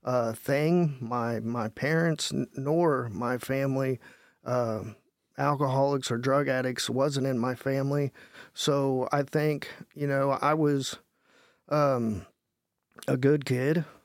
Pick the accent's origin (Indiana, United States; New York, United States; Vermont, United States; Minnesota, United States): Indiana, United States; Hartford City; So grew up in Harford City. So, you know, I'm born and raised in Harford City, actually still live in Blackford County.